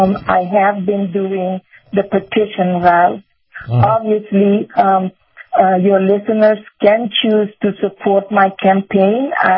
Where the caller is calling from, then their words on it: Tallahassee, Florida, United States; I'm calling from Tallahassee.